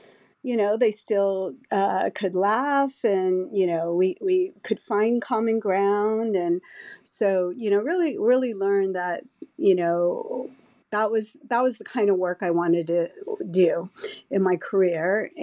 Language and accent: English; Los Angeles, California, United States; I grew up in West LA in a pretty nice neighborhood, probably a wealthy neighborhood, you would call it